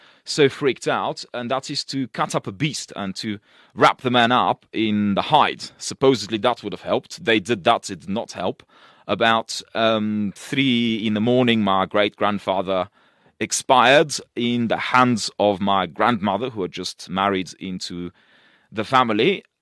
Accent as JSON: {"language": "English", "country": "Russia", "tie": "born or raised there", "also_born_or_lived": "Bulgaria", "said": "born in Bulgaria of mixed Polish and Turkish heritage, and grew up in Russia and went to school there. I still remember Russia when it was a Soviet Union."}